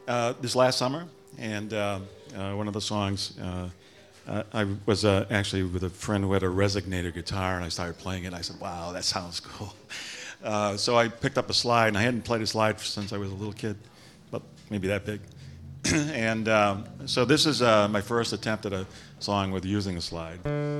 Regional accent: Concord, New Hampshire, United States; And so I am from Concord, New Hampshire, and I make the trek down here.

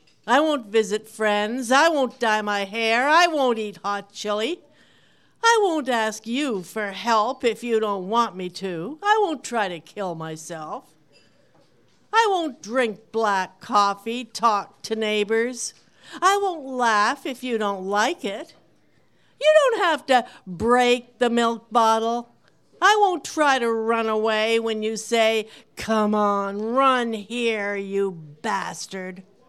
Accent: Ontario, Canada; I'm Canadian too, and I grew up in Ontario.

